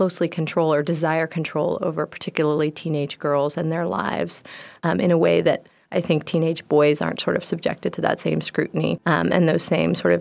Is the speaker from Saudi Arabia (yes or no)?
yes; Saudi Arabia; moved away; also born or lived in Texas, United States; maybe that's a result of growing up in Saudi Arabia and then moving to Texas